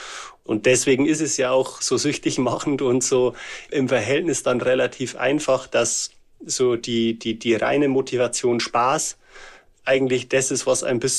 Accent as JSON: {"language": "German", "region": "Bavaria", "country": "Germany", "said": "ich komme aus dem Bayerischen Wald"}